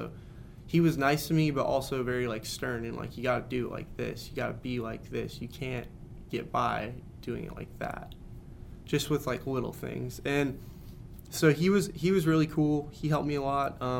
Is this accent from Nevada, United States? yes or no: yes; Las Vegas, Nevada, United States; Like, I'm from Vegas. Like, my parents work on the strip.